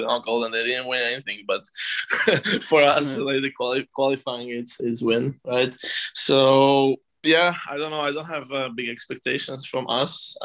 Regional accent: West Slovakia, Slovakia; English is a second language; I'm from West, so I'm from Bioslovakia.

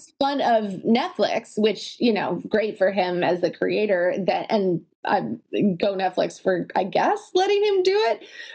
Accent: Italy; also born or lived in United States; I grew up in Italy, half here and half in the States.

